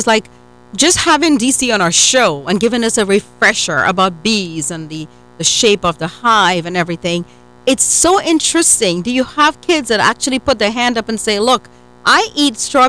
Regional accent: Trinidad & Tobago; I mean, I'm from Trinidad, right?

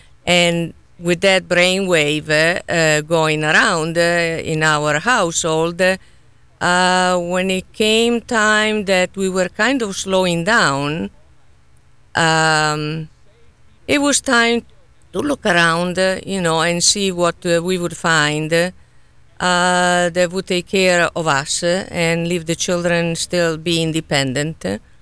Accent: Italy; born there; English is a second language; moved away as an adult; I was born in Italy. We came here after my husband became a doctor in Italy

